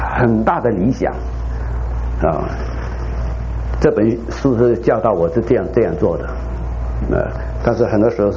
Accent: Hong Kong; accent: Xiamen Mandarin, Cantonese Mandarin; 这我的国语是厦门国语，也是广东国语，因为我是在香港长大的

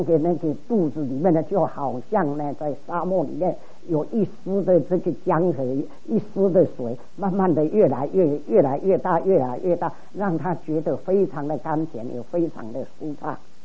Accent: Taiwan; 结果呢，我们台湾人叫做死马当活马当死马医啊

